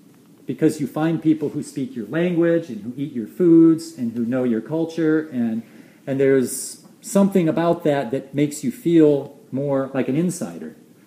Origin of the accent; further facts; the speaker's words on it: United States; Because I'm American, and you guys, Chinese